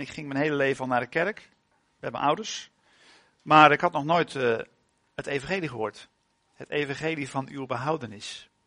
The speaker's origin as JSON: {"language": "Dutch", "town": "Harderwijk", "region": "Gelderland", "country": "Netherlands", "said": "Ik kom uit Harderwijk. Van Harderwijk naar Houderwijk. Dat scheelt met 3 letters. Daar is het ook heel mooi, in Harderwijk. Ik ben geboren in 1971... Dus ja, kun je wel rekenen, hè? Al in de 50."}